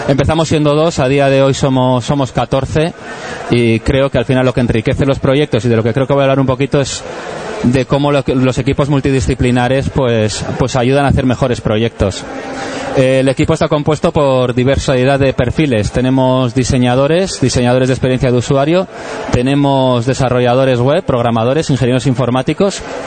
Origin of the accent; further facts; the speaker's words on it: Pamplona, Navarre, Spain; also born or lived in Tenerife; Nací en el 77 en Tenerife, el año de las primeras elecciones generales democráticas de España. Y bueno, enseguida me fui al año siguiente a Pamplona, donde me crié, ¿vale? Allí estudié